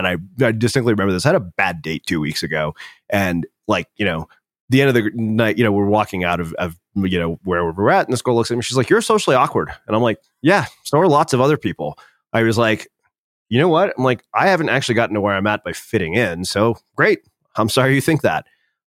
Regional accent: India; I mean, I'm Indian; like, you would never get that message.

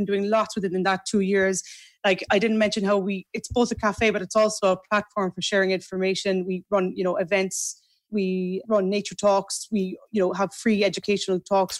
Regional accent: Macroom, Munster, Ireland; I grew up in Macroom.

